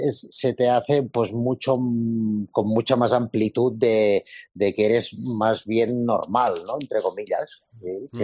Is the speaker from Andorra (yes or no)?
yes; Andorra; yo soy de Andorra, entonces y nací aquí, entonces pues ya con 4 o 5 años ya empiezas a esquiar